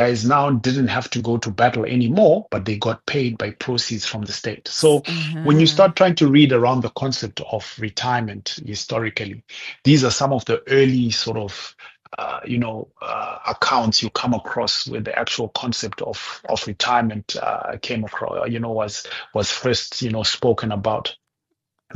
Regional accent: Zimbabwe; Growing up, a country I grew up in Zim

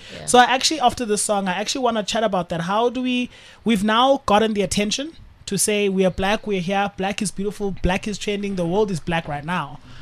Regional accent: Eastern Cape, South Africa; I can just drive home to Eastern Cape.

